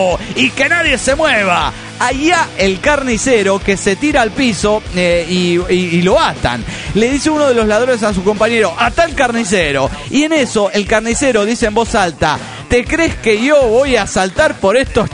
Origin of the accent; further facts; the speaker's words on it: Tarapoto, San Martín, Peru; Soy el hermano del Lobo del Río de Tarapoto, Perú.